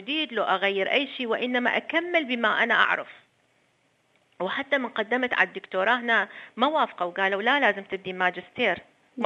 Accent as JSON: {"language": "Arabic", "country": "Iraq", "moved": "as an adult", "lives_now": "Australia", "said": "أنا من العراق كنت دائما بالجامعة، كنت الأولى، خرجت الأولى على دورتي بجامعة الموصل، تعينت معيدة بالجامعة، درست في معهد المعلمات في دهوك وفي مدارس إعدادية، ودرست بالجامعة"}